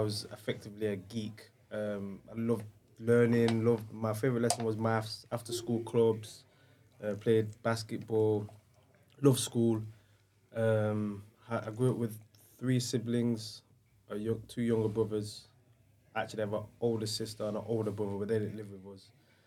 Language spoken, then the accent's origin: English; Derby, East Midlands, United Kingdom; I grew up in Derby.